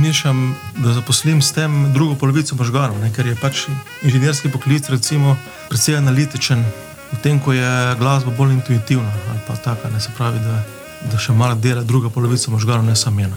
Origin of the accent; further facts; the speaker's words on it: Divača, Coastal–Karst, Slovenia; born there; ker sem prej živel, oziroma ker sem rojen v Divači